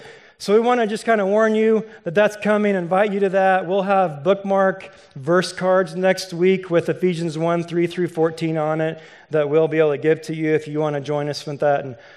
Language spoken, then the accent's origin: English; Valley Center, Kansas, United States; I'm from Valley Center, Kansas. We drove to Valley Center to be with my family